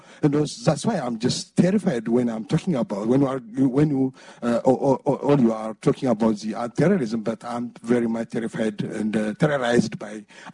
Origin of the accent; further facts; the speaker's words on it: Ethiopia; I'm from Ethiopia.